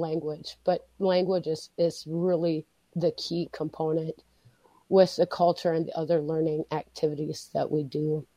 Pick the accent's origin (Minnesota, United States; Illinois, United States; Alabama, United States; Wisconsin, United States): Minnesota, United States; Leech Lake; born there; I was born in Leech Lake, but I'm enrolled in White Earth.